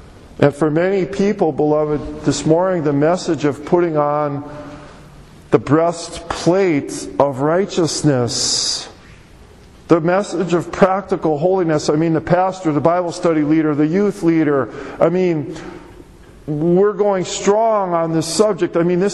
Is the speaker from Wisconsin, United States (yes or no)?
yes; Milwaukee, Wisconsin, United States; Back that we grew up in Milwaukee, and they were in the news